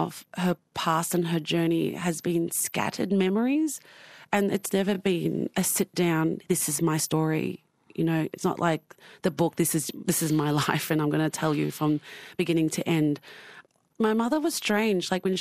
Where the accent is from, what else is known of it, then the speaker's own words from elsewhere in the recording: Australia; I better prove to everyone that we are Australian, and that and Vietnamese culture isn't cool.